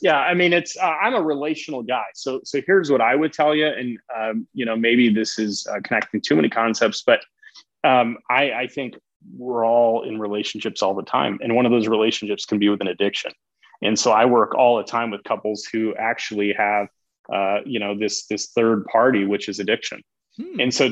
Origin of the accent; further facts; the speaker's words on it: South Dakota, United States; I mean, I'm talking with you, so I'm from South Dakota, from the Midwest.